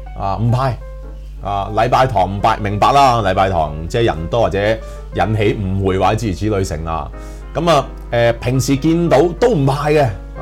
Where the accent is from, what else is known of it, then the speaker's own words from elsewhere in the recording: China; 咁我哋中国人好多啲传统习俗噶嘛